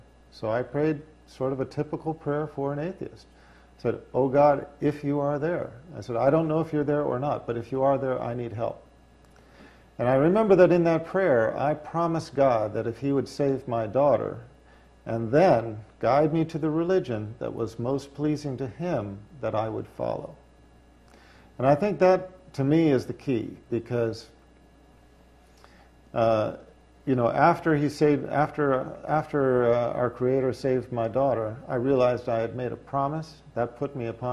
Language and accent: English; United States; And growing up in America, I just naturally assumed I would find the answer somewhere in Christianity.